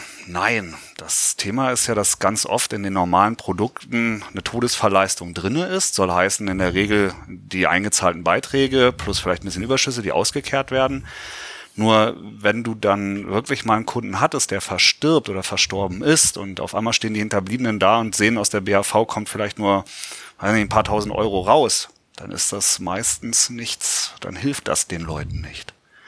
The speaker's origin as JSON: {"language": "German", "town": "Göttingen", "region": "Lower Saxony", "country": "Germany", "said": "Ich komme aus Göttingen, wir haben da einen Erstliga-Club"}